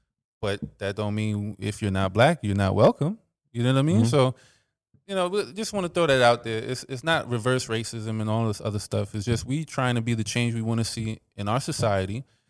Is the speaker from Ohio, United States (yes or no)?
no; Brooklyn, New York, United States; also born or lived in Trinidad; Because, yeah, I'm born in Trinidad, but I grew up in Brooklyn.